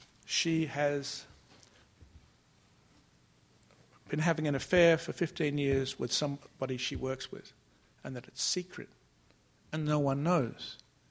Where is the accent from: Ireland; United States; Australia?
Australia; She's English. I'm Australian. I can't do the voice out loud.